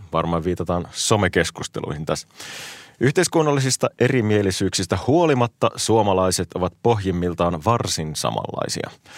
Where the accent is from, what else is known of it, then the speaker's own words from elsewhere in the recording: Oulu, North Ostrobothnia, Finland; born there; Minäkin olen syntynyt meren äärellä Oulussa. Mä oon aina asunut meren äärellä.